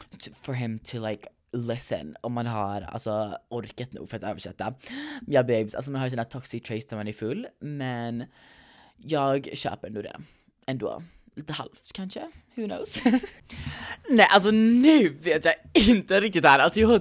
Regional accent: London, United Kingdom; now in United States; Alltså jag är typ inte en svensk, jag är född i USA, uppväxt i London.

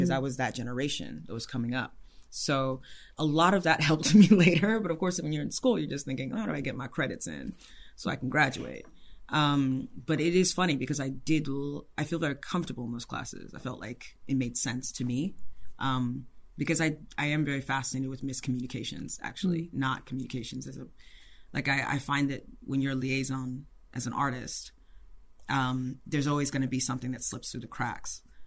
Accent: Ife, Osun, Nigeria; born there; I was born in Ife, Nigeria. My parents went to, or they met in the university there. So there's no familial ties to Ife. My father is from southwest Nigeria

